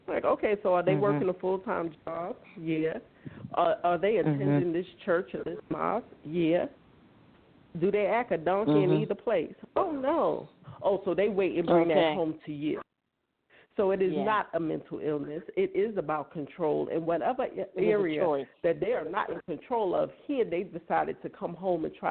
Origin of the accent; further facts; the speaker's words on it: Brooklyn, New York, United States; now in South Carolina, United States; Most of you know I'm from Brooklyn. When I moved down here in 2003, South Carolina was like in the top three when it came to domestic violence.